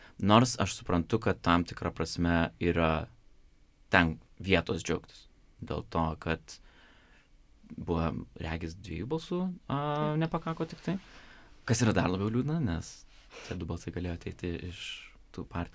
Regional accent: Kaunas, Kaunas County, Lithuania; also born or lived in Singapore; now in London, United Kingdom; Labai linksmas aspektas buvo Kaunas Pride, nes aš iš Kauno.

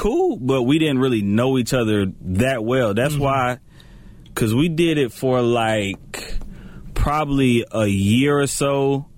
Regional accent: Anderson, South Carolina, United States; I'm from Anderson, which is a small town, but I went to school in Anderson County in a little town called Iva.

